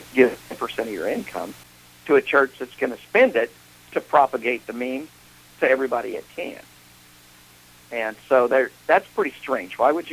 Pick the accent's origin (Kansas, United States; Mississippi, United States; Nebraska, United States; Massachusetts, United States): Kansas, United States; Wichita; Well, I grew up in Wichita, Kansas.